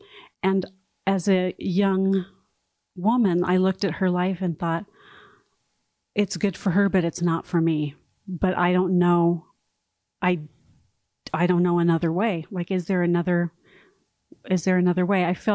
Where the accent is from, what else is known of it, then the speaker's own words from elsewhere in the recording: California, United States; I was raised in Southern California.